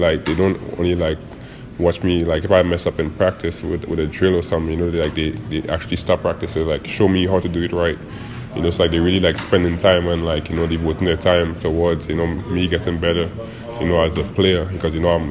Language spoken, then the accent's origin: English; Rio Claro, Trinidad & Tobago; I'm from Rio Claro, mm-hmm.